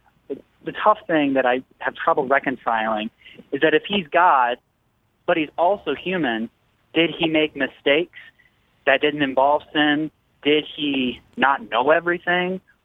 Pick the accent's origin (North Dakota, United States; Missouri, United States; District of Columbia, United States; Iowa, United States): Missouri, United States; Fenton; I'm from Fenton, Missouri.